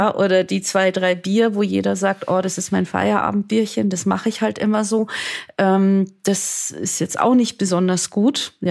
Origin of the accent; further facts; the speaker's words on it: Munich, Bavaria, Germany; Ich komme jetzt aus München.